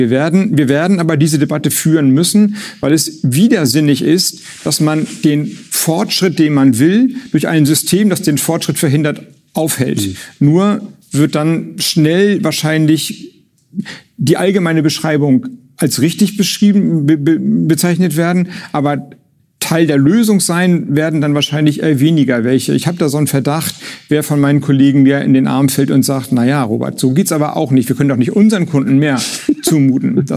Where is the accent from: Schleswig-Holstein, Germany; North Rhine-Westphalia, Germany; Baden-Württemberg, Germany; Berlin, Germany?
Schleswig-Holstein, Germany; Genau, ich komme ja aus Schleswig-Holstein, das wissen Sie.